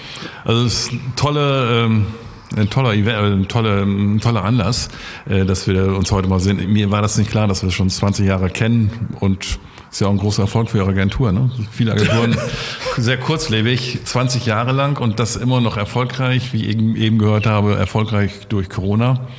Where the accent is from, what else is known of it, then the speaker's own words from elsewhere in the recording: Osnabrück, Lower Saxony, Germany; Ich bin in Osnabrück geboren, also in der totalen Provinz, habe da mein Abitur gemacht, bin am letzten Tag nach meinem Abitur gleich abgehauen, habe dann in Göttingen studiert, dort Jura.